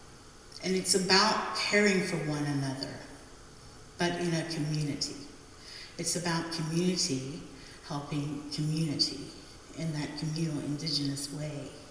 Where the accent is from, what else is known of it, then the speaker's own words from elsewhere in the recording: Tahlequah, Oklahoma, United States; Chichalagi, I am Cherokee from Tahlequah, Oklahoma. My father's heritage is Chalagi. My mom is Irish and English.